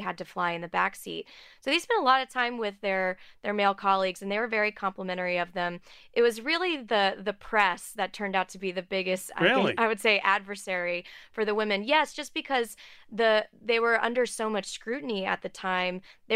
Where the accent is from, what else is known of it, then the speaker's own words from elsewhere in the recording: Texas, United States; So I grew up outside of Houston.